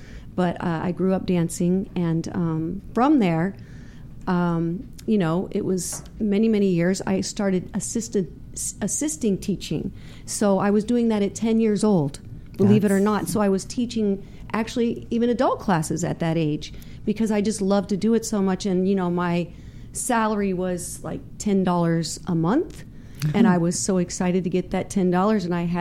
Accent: St. Louis, Missouri, United States; born there; I was born in St. Louis, Missouri, in the Midwest.

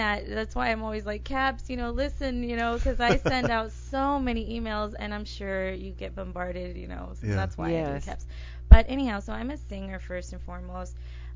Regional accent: El Paso, Texas, United States; I actually wrote this song because I was going to tour Texas, and I grew up in El Paso, Texas.

